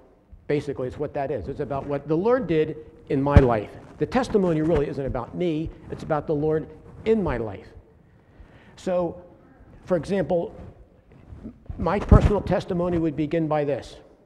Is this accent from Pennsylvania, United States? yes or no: yes; Philadelphia, Pennsylvania, United States; I'm from Philly area.